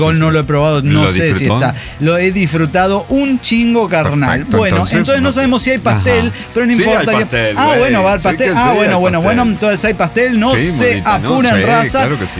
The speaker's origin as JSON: {"language": "Spanish", "country": "Mexico", "said": "todo lo que no hicimos por el resto de las cuestiones que nos competen como mexicanos"}